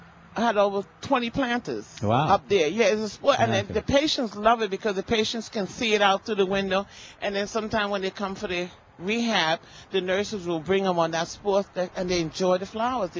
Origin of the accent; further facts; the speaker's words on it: New York, United States; now in Texas, United States; What happened is I'm a transplant from New York.